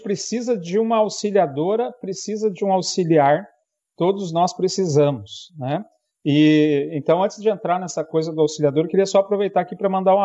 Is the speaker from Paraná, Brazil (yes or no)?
yes; Ponta Grossa, Paraná, Brazil; Eu também sou de Ponta Grossa. Minha terra natal.